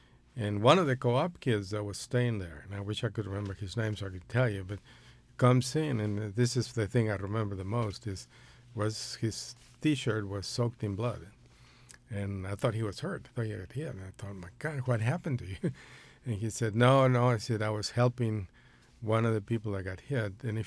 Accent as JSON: {"language": "English", "country": "Mexico", "lives_now": "United States", "said": "I'm from Mexico, and I came to the University of Texas as a freshman in 1964, in September."}